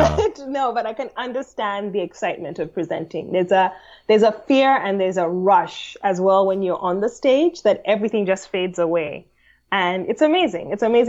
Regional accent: Uganda; I'm originally from Uganda

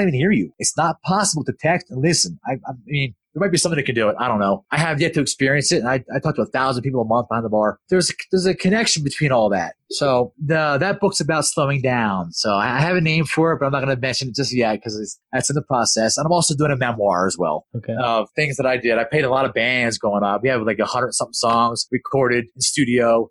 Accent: New Jersey, United States; I speak fast. I'm from Jersey.

